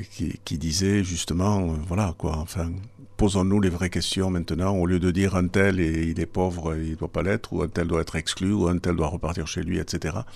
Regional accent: Tarbes, Occitanie, France; born there; Je suis né à Tarbes et je contemple les Pyrénées

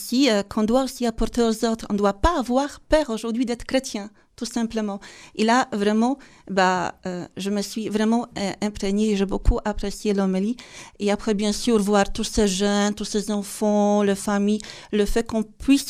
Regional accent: Poland; French is a second language; now in France; je suis polonaise. Je viens de Pologne, dans la région depuis 6 ans que j'habite, mais en France, un petit peu plus longtemps.

